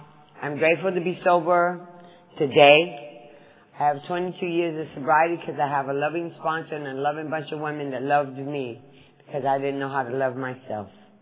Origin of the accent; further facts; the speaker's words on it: California, United States; You know, I grew up in Cali, but I love it. This is home.